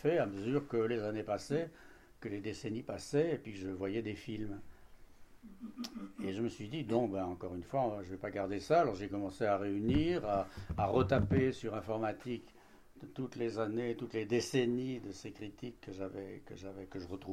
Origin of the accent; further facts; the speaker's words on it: Grenoble, Auvergne-Rhône-Alpes, France; puisque je suis grenoblois.